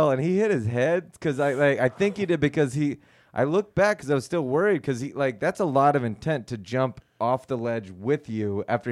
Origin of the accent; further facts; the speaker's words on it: Plano, Texas, United States; Yeah, I grew up in Plano.